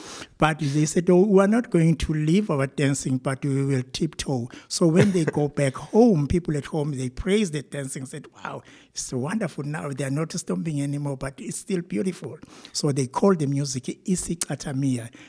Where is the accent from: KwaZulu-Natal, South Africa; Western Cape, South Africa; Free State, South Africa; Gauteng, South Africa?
KwaZulu-Natal, South Africa; Ladysmith; So we want people to know that we are coming from Ladysmith.